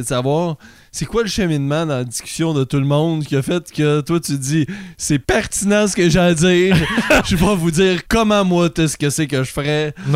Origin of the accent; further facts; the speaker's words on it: Alma, Quebec, Canada; Puis là, je me suis dit « Je vais retourner dans ma ville natale, tu sais.